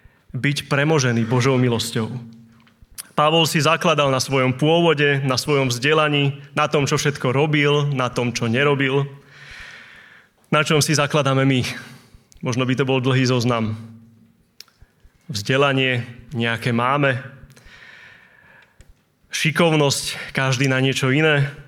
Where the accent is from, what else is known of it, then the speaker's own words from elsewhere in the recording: Bratislava, Bratislava Region, Slovakia; moved away as an adult; now in Nové Mesto nad Váhom, Slovakia; a pochádzam z Bratislavy, ale od 19 rokov bývam v Novom meste nad Váhom, kde som v kresťanskom zbore.